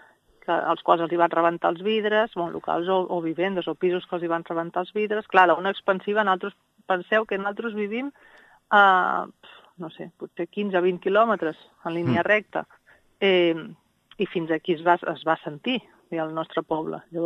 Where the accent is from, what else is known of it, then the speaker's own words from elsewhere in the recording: Vilallonga del Camp, Catalonia, Spain; jo soc de Vilallonga del Camp